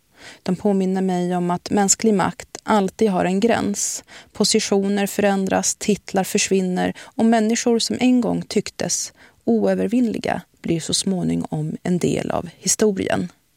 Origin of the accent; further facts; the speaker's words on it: Sweden; also born or lived in Iraq; Jag är född i Irak, uppvuxen i Sverige muslim.